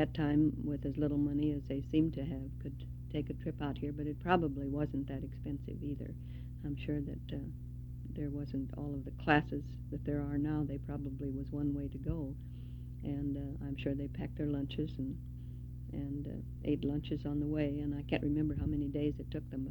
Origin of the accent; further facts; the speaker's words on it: Junction City, Kansas, United States; born there; And then they all came out and settled out here. And I was born in Junction City